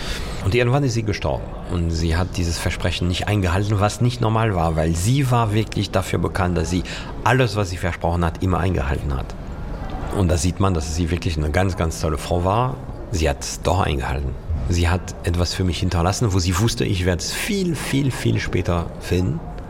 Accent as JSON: {"language": "German", "country": "France", "said": "Was für mich als Franzose, für mich als Kind, nicht normal war."}